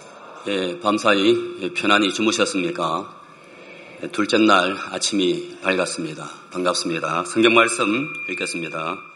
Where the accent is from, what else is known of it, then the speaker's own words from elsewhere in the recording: Busan, South Korea; 제가 태어난 곳은 제가 부산에서 태어났습니다. 부산 범일동 자라기는 부산시 남구 문현동 506번지 17동 3반.